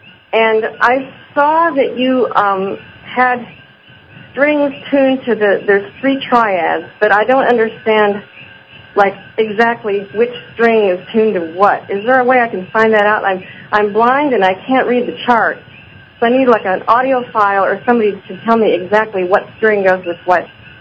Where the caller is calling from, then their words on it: Fort Worth, Texas, United States; I'm calling from Fort Worth, Texas.